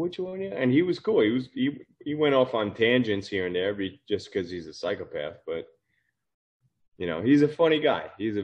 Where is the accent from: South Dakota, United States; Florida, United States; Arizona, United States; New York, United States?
New York, United States; Bronx; Bronx, New York.